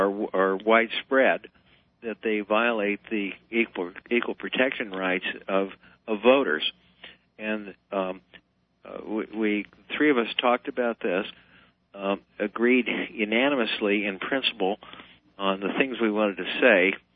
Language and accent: English; Clarendon, Vermont, United States; I'm from Clarendon, Vermont